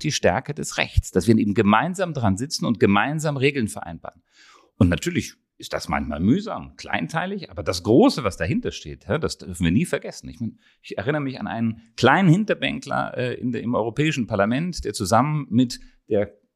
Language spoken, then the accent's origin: German; Germany; nicht nur um das Nachbarland Deutschlands kennenzulernen, ich bin ja Deutscher